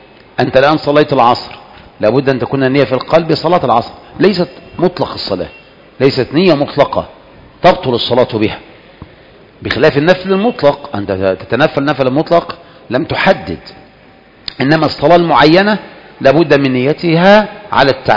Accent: Egypt; أنا الآن من مصر

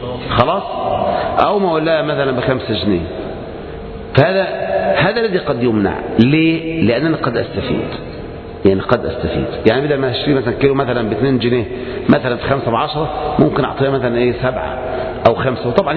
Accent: Egypt; بالذات إحنا عندنا كمصريين يعني الفهلوة موجودة الحمد لله

